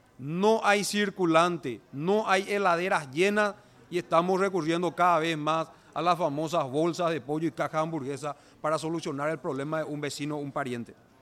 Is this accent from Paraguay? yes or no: yes; Paraguay; podamos salir como paraguayos libres de esta pobreza extrema en la que estamos